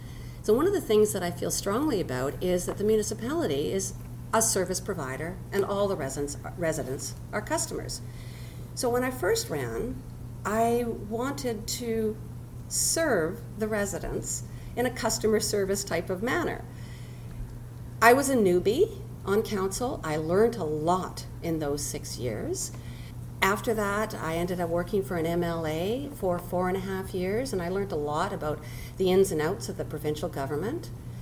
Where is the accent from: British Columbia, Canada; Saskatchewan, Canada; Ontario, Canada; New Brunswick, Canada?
British Columbia, Canada; Victoria; Well, I'm a local girl. I was born in Victoria, Jubilee Hospital. And the first time that my parents ever brought me to North Saanich was when I was 2 years old.